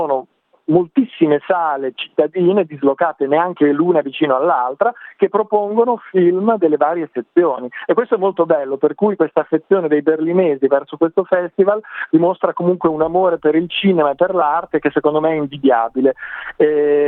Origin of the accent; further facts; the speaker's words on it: Bologna, Emilia-Romagna, Italy; io ad esempio vengo da Bologna, a Bologna sono tornato